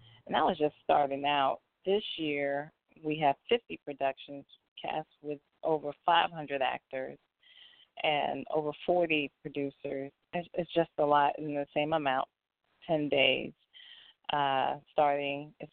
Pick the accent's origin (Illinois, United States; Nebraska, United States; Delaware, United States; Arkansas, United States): Illinois, United States; Chicago; now in Los Angeles, United States; I'm not originally from here. I'm from Chicago. And so coming from a big city and then coming to Los Angeles